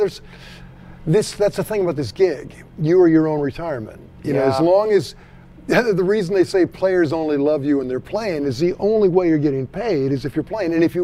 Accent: Montana, United States; In my hometown, your band went to the local music store, like Music Villa in Bozeman or Hanson's in Billings

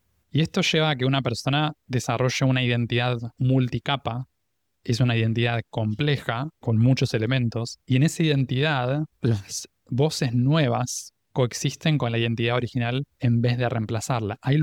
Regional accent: Argentina; Y no es que dejé de ser argentino y al mismo tiempo estuve dispuesto a ser argentino y también un poco norteamericano

